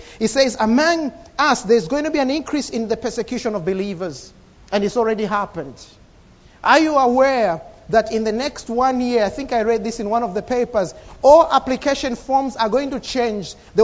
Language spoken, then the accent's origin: English; Zambia; I've just come back from Zambia and I met some of my friends that I knew 20 years ago. Some of them we grew up together in Sunday school and some of them were together in youth meetings.